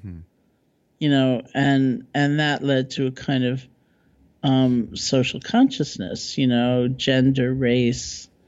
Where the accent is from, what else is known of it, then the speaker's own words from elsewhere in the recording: New York, United States; I said I'm a New Yorker. I'm kind of cynical.